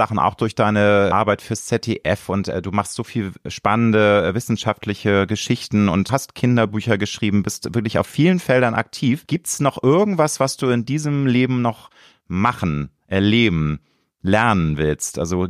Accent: Hamburg, Germany; Aber es ist halt an am Rand von Hamburg gewesen und das war, fand ich so ganz angenehm, dass es ein bisschen ruhiger war.

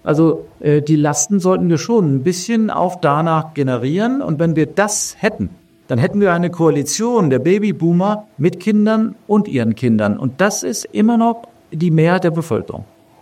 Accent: Freiburg, Baden-Württemberg, Germany; Diese soziale Marktwirtschaft ist eine neoliberale Erfindung aus Freiburg und darauf sind wir Freiburger verdammt stolz.

